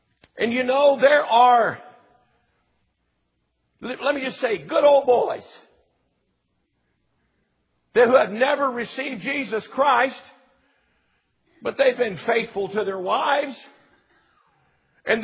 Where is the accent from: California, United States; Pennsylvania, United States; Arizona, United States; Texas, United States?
Texas, United States; I'm just an old, I was raised right here in Texas. I'm just an old country boy.